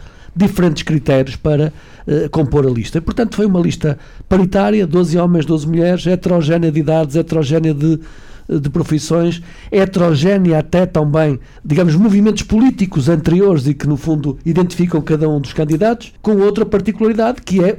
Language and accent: Portuguese; Barcelos, Braga, Portugal; mas também como barcelense e como percebendo bem as necessidades que estão em causa